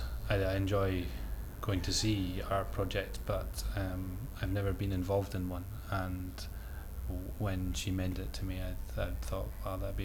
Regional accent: Edinburgh, Scotland, United Kingdom; I am 26 years old and I'm from Edinburgh in Scotland.

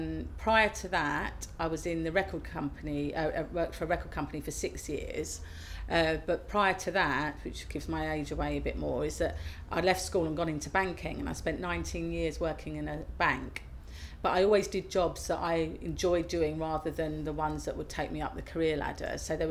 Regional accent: Hemel Hempstead, East of England, United Kingdom; I'm 47 and I'm from Hemel Hempstead in Hertfordshire.

